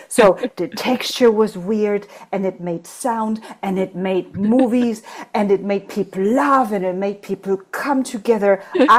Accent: Germany; my parents are from Poland and they went to Germany. I was created in Germany. I grew up in Germany.

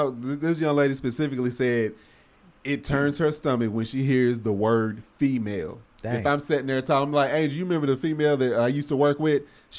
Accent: the South, United States; Again, I'm from the South. I wasn't used to that.

